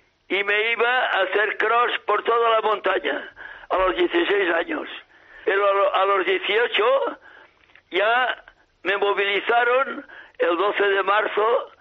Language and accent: Spanish; Sant Joan de les Abadesses, Catalonia, Spain; now in Barcelona, Spain; No, yo no nací aquí en Barcelona. Nací en San Juan de las Abadesas.